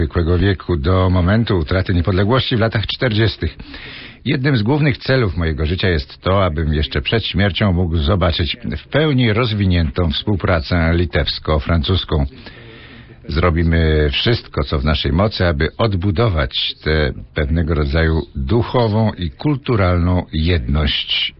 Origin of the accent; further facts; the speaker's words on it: Lithuania; Niech wrócę w mojej wypowiedzi do czasów, kiedy tu na Litwie dorastałem.